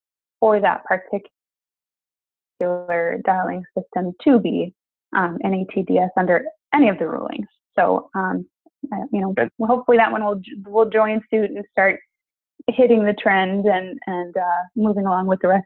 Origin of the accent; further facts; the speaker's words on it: Minneapolis, Minnesota, United States; But and I'm from Minneapolis.